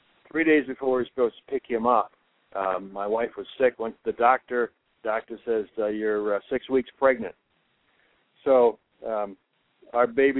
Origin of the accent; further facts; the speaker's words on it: Grand Haven, Michigan, United States; also born or lived in Indiana; I was born and raised in Grand Haven, Michigan. You know where that's at, Mike, just around the river here by Spring Lake. So I'm back home. I was gone for 20 years in the ministry, mostly in northwest Indiana.